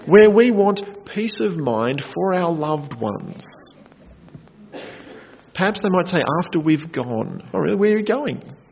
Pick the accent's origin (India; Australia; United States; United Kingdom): Australia; It feels weird as an Australian to say that to people.